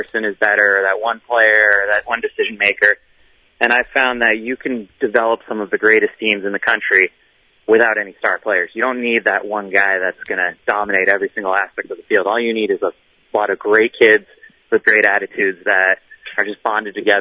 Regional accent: Connecticut, United States; I'm from Fairfield County.

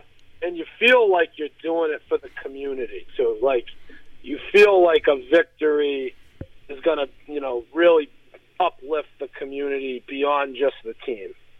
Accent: Linfield, United States; my dad grew up in Linfield. I grew up in Linfield.

